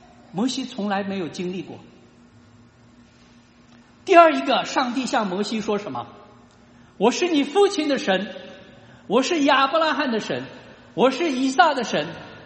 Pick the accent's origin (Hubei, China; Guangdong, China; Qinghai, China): Qinghai, China; 我小时候生活在青海，青海的山上基本上是没有树，没有树，或者人家说青海的山上不长草